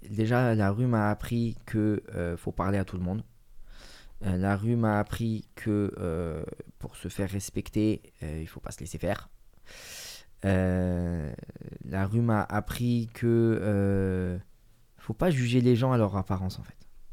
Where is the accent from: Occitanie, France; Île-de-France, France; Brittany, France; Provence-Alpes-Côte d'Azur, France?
Provence-Alpes-Côte d'Azur, France; Marseille; j'ai grandi à Noailles. C'était le foot dans les quartiers nord le dimanche matin